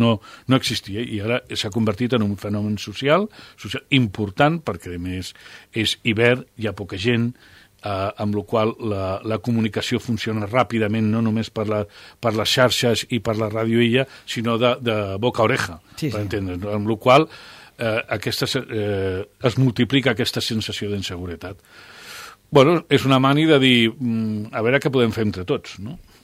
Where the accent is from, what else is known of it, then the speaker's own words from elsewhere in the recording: Teruel, Aragon, Spain; jo que sóc de Terol, pues a Terol fa fred.